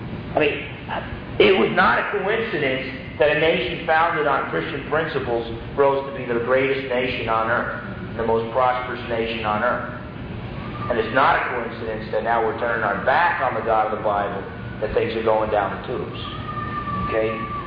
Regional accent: New Jersey, United States; I'm from New Jersey. I just went back to New Jersey for 3 weeks, as you know.

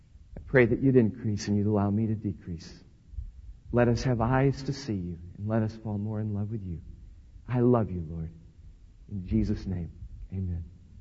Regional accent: Arkansas, United States; Now, I'm from Arkansas originally, and I don't know how to speak in Spanish.

